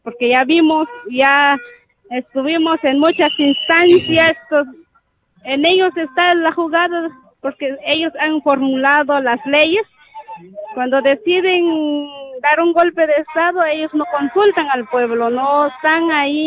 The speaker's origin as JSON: {"language": "Spanish", "town": "Santa Lucía Utatlán", "region": "Sololá", "country": "Guatemala", "said": "soy de Santa Lucía, Utatlán."}